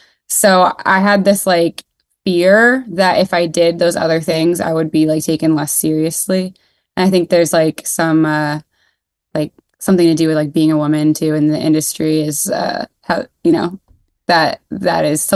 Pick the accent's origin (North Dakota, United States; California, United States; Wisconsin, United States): California, United States; Fullerton; I live in LA. I'm from Southern California. I'm from just a little bit south, a little town called Fullerton, which is where like Fender guitars are from.